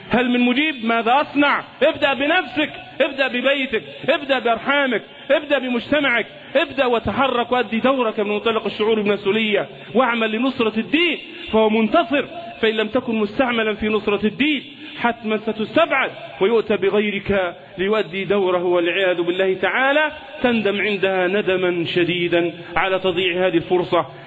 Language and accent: Arabic; Egypt; نحن جميعا كمصريين سواء من المسلمين أو من غير المسلمين